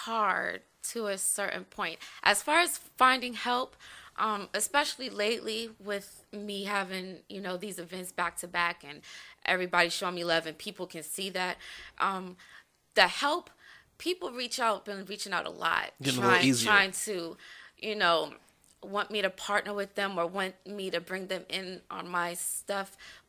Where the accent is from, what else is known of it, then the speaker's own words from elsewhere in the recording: Woodbridge, Virginia, United States; I'm from Woodbridge. Mm. You know, this is my hood. I moved here when I was like 5 or 6.